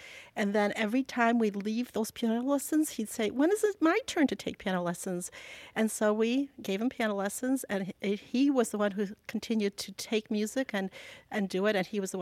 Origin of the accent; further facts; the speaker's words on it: Rochester, New York, United States; I grew up in Rochester. We attended the RPO frequently, but I did not myself play music.